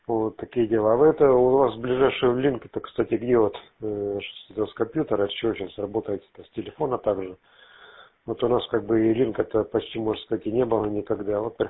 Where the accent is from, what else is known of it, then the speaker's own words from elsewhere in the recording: Voronezh, Voronezh Oblast, Russia; also born or lived in Germany; now in Chelyabinsk, Russia; я сам это родом из Воронежа, так что как-то вот так вот. Просто тут много в Челябинске тут живу когда-то, ну, частично в Воронеже, в Германии жил, потом в Челябинск уехал.